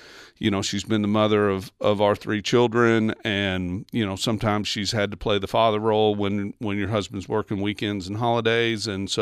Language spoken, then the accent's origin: English; Little Rock, Arkansas, United States; I grew up in Southwest Little Rock, and Pleasant Valley wasn't a place that I got the opportunity to play very much.